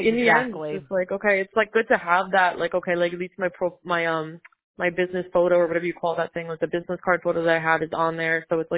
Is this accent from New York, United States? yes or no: yes; Long Island, New York, United States; because I'm from Long Island, so I'm not from upstate New York.